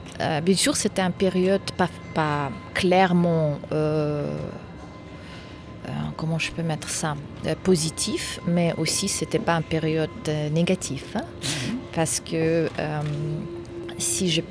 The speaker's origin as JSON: {"language": "French", "country": "Uzbekistan", "second_language": "French", "said": "je suis ouzbek, je viens d'Ouzbékistan"}